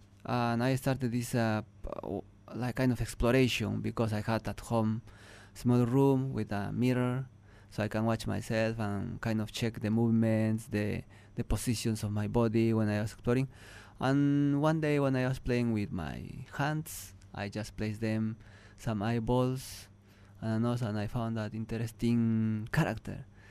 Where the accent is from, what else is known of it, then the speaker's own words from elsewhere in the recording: Peru; English is a second language; Yes, I have seen mime once in my hometown. There was a theater festival. I'm from a remote village in Peru, in the highlands, and that was a kind of major event.